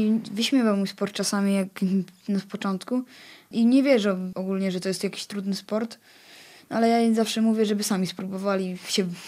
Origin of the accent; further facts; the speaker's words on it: Krościenko Wyżne, Subcarpathian Voivodeship, Poland; Ja z Kraśnienka Wyżnego koło Krosna.